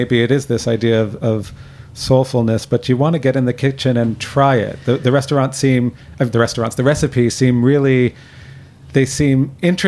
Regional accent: Toronto, Ontario, Canada; growing up in Toronto, where the old ladies in black dresses would be on the sides of the roads picking dandelions

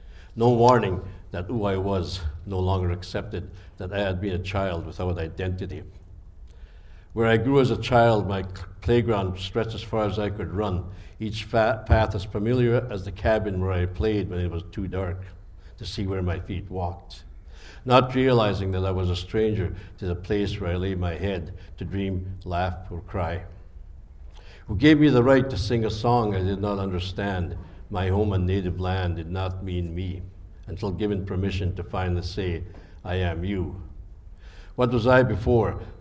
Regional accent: Missipawistik, Manitoba, Canada; I'm a Cree Métis. I'm originally from Missipawistik. My mother was a full-blood Cree from Nelson House, and her dad was from Cross Lake. And my dad was a mixed blood

